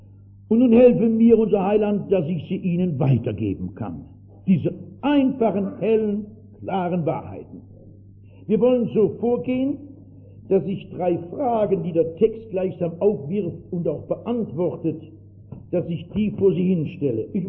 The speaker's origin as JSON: {"language": "German", "region": "East Germany", "country": "Germany", "said": "Und ich komme aus der DDR, wo die Kinder in der Schule schon gesagt kriegen, das letzte Produkt aller ihrer Weisheit wäre, dass dieser Gott gar nicht existiert."}